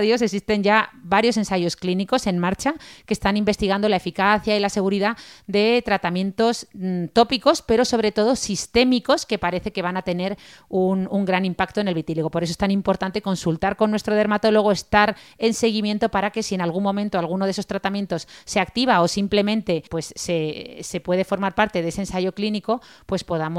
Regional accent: Zaragoza, Aragon, Spain; born there; also born or lived in Granada; nuestra familia es de Granada, aunque luego nosotras hemos vivido siempre en Zaragoza. De hecho, yo nací en Granada, Rosa nació en Zaragoza

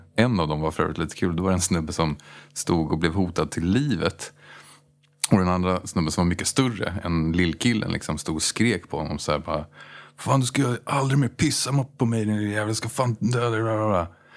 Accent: Djursholm, Stockholm County, Sweden; Jag växte upp i Djursholm, norr om Stockholm.

